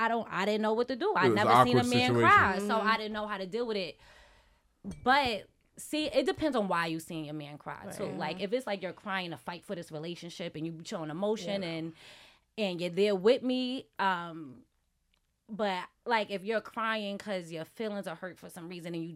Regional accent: Harlem, New York, United States; I'm from Harlem and I don't want to leave.

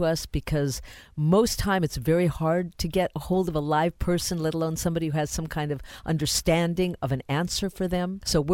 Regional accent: Greece; English is a second language; now in United States; And I moved here from Greece. I moved to Venice, and I saw a lot of animals on the street, and it was really awful.

